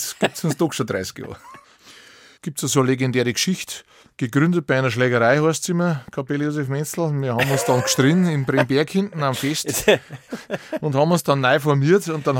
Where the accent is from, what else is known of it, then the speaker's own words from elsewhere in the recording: Pentling, Bavaria, Germany; Also ich bin aus Pendling, das ist der südliche Landkreis Regensburg. Wir haben da eine Wirtschaft direkt an der Donau, die Walba, das kommt von der Walburga. Mhm. Und die betreiben wir seit 20 Jahren und da bin ich her.